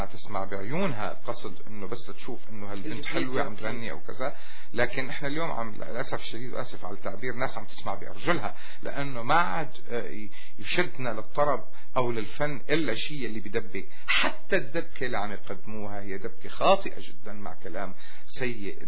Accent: Damascus, Damascus Governorate, Syria; now in Montreal, Canada; لا انا سوري دمشقي الهوى جدا ويعني جنسيتي كندية لكن سوري

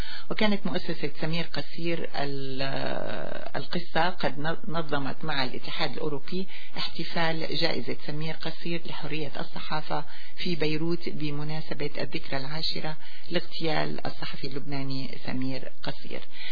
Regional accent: Syria; بتحكي عن بلدنا سوريا

